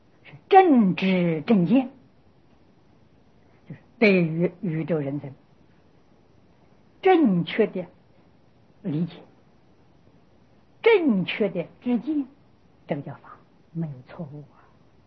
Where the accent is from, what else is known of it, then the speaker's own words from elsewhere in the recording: China; 就像我们中国人家的供祖先牌位，不忘本。